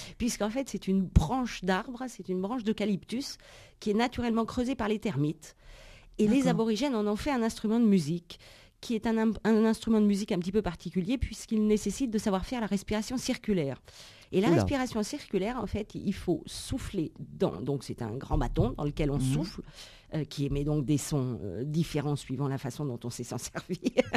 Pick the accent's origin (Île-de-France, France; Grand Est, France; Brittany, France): Île-de-France, France; Paris; now in Carcassonne, France; Je suis parisienne de souche. Mmh. J'ai fait un petit détour par le Bordelais et je voulais m'approcher du soleil et du tourisme. Et je me suis arrêtée à Carcassonne